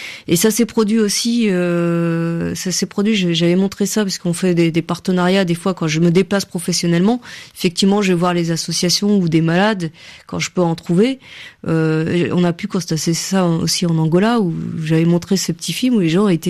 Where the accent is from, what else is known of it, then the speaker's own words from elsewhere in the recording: Morocco; moi je suis originaire du Maroc